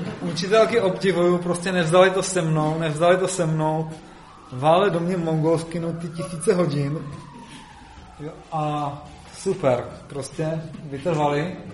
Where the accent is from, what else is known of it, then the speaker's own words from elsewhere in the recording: Plzeň, Plzeň Region, Czechia; Jelikož pocházím z Plzně